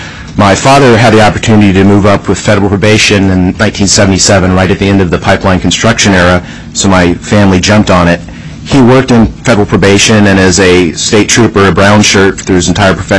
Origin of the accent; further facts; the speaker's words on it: Fairbanks, Alaska, United States; So I grew up in Fairbanks, Alaska. I'm a lifelong Alaskan. My family moved there when I was 2 years old from Georgia.